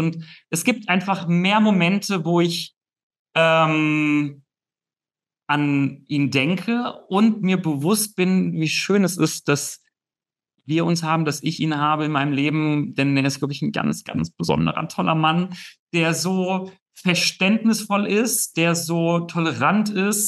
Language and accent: German; Rhineland-Palatinate, Germany; now in Berlin, Germany; wir haben in dem Dorf geheiratet, in der Pfalz, wo ich herkomme. Berlin ist jetzt meine Wahlheimat, aber wir haben geheiratet in der Pfalz im Dorf.